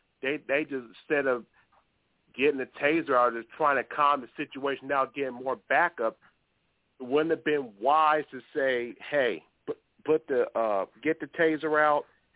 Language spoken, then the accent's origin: English; Columbus, Ohio, United States; from Columbus, based like 45 minutes, hour away from me.